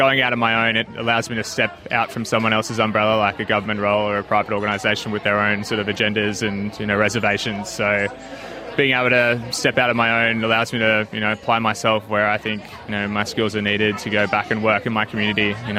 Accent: Lake Macquarie, New South Wales, Australia; now in Sydney, Australia; I'm a Gamilaroi man from Gunnedah, born and raised in a Awabakal country in Lake Macquarie and living down in Sydney.

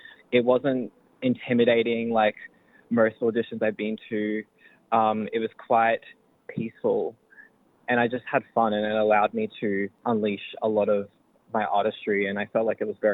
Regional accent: Queensland, Australia; My mob is Embra Mob in the South Sea Islands, and I grew up on Darumbal Land in central Queensland.

